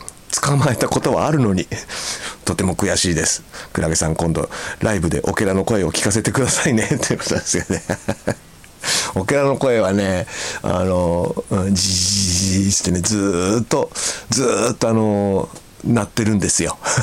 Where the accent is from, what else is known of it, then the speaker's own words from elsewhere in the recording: Kanto, Japan; 実家が水田地帯の私は慣れっこだったのでそう聞いて驚きました。私の実家は関東平野の端っこで田んぼが広がる地域なのですが